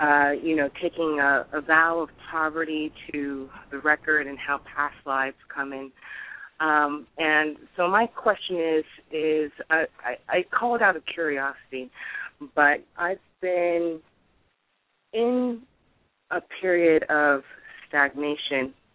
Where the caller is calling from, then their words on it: Pennsylvania, United States; I am calling from Pennsylvania.